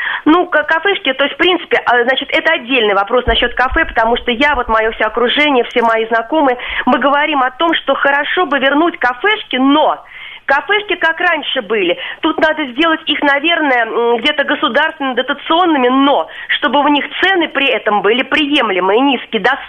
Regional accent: Moscow, Russia; поскольку я москвич в нескольких поколениях

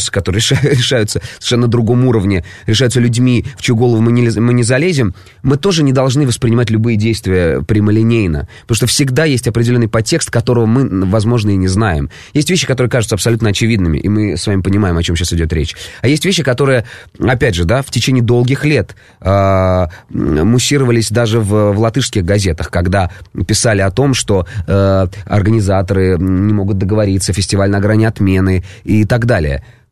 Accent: Penza, Penza Oblast, Russia; потому что я сам, да, из Пензы

